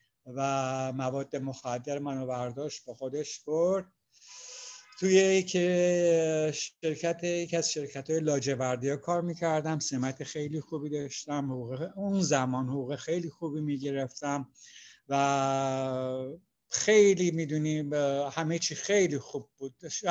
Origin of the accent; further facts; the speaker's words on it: Iran; born there; من ایران توی خانواده مسیحی تقریبا فقیر به دنیا آمدم